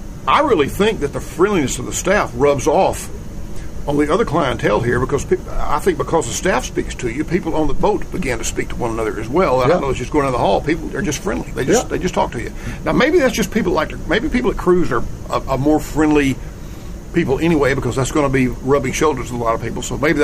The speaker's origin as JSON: {"language": "English", "region": "Georgia", "country": "United States", "said": "of course, I'm from the United States, from Georgia, but I meet people from all over."}